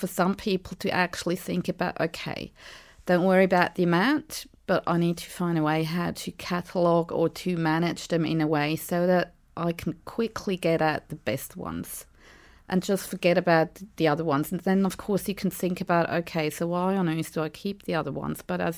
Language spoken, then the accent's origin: English; Switzerland; now in Australia; because I'm from Switzerland. We don't get bushfires and earthquakes and tornadoes